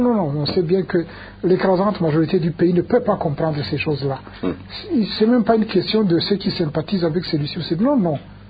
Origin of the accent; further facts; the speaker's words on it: Burundi; les codes, nous les connaissons, nous sommes Burundais.